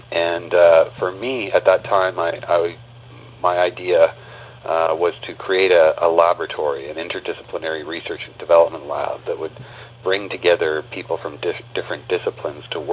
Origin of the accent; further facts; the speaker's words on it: Vancouver, British Columbia, Canada; I grew up in Vancouver and did my PhD in the Department of Political Science at the University of British Columbia.